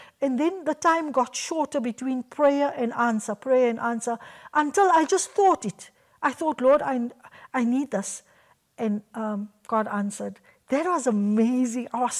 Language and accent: English; South Africa; even if you silently say that I'm from South Africa, we love your people